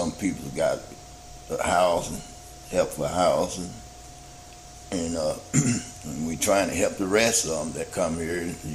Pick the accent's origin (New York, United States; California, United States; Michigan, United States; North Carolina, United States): Michigan, United States; Grand Rapids; now in mid-Missouri, United States; I come from Grand Rapids, Michigan. You know, there in Grand Rapids, Michigan, it's a lot different than it is here in mid-Missouri.